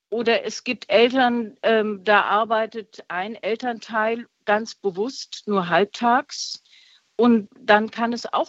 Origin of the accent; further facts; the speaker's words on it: Radolfzell, Baden-Württemberg, Germany; Ich habe mich in meiner Heimatstadt in Radolfzell beworben, weil ich wieder nach Radolfzell zurückkommen wollte und Radolfzell am Bodensee.